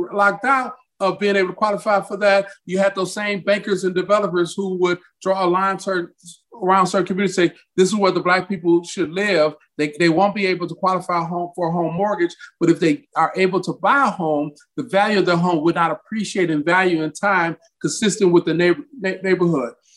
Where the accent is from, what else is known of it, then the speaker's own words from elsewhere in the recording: Detroit, Michigan, United States; Grew up Detroit, Michigan.